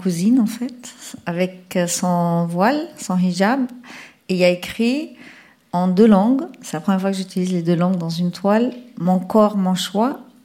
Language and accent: French; Egypt; moved away; Et alors que quand je suis partie d'Égypte, personne n'était voilé.